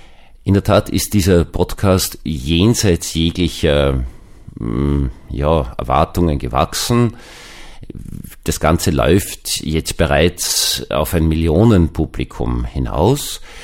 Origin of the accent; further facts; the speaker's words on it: Vienna, Austria; Nun ist das eigentlich meine Muttersprache und obwohl ich ab dem 10. Lebensjahr, also dem öffentlichen Gymnasium, Seipel-Gymnasium, Rosasgasse 1 bis 3, BG und BRG 12, grauenvollste Dialektformen gehört habe